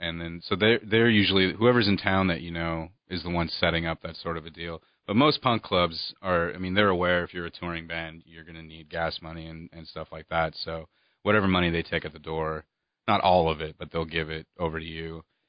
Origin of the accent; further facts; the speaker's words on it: Alpine, California, United States; I did. I grew up in Alpine, California.